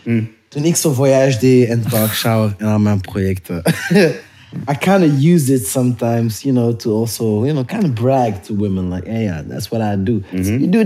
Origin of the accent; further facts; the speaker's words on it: Antwerp, Flanders, Belgium; Maar ik ben ook 2050 oorspronkelijk, snap je? Ja, de Esso. En dan verhuisd naar 2060